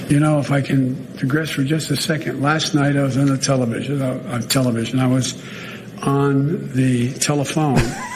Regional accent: Pennsylvania, United States; I'm from Pennsylvania.

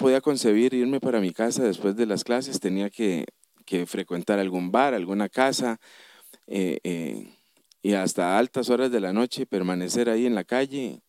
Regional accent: Guadalupe, San José, Costa Rica; yo nací y me crié en Guadalupe, Goicoechea, en una familia compuesta por mi mamá y cuatro tías muy queridas

